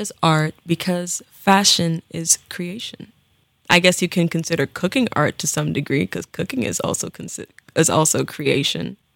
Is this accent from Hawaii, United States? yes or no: no; Stroudsburg, Pennsylvania, United States; From there, I want to go back to the Poconos, because that's my hometown, you know, Stroudsburg.